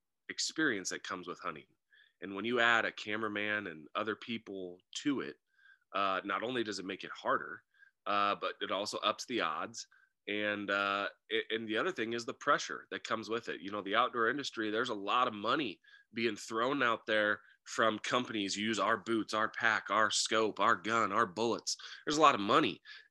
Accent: Columbus, Nebraska, United States; I grew up in Columbus, which is a small town about an hour and a half northwest of Lincoln.

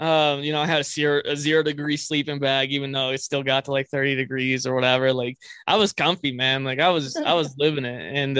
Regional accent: San Bernardino, California, United States; because living, like growing up in San Bernardino, you know, there's like crimes and murders and, you know, meth labs all the time.

